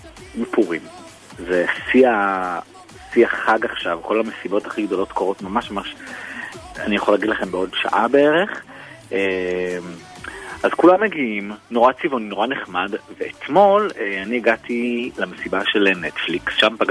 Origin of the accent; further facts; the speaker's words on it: Haifa, Haifa District, Israel; גדלתי בחיפה, אני יודע איך זה.